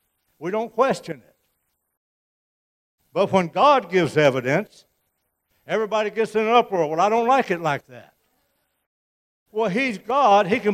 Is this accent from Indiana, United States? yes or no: no; Missouri, United States; I'm from Missouri, and they say you have to show me.